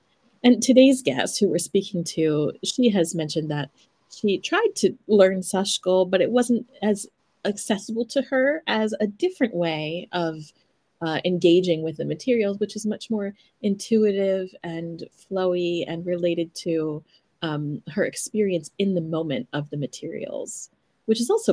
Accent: United States; now in Japan; at least for me as an American in Japan

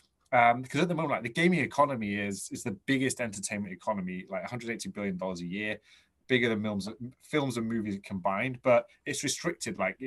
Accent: England, United Kingdom; Yeah, I say Zebedee because I'm English, but it's an acronym.

